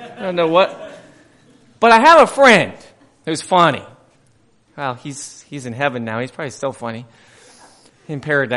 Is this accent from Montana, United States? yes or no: yes; Montana, United States; I'm from Montana, okay?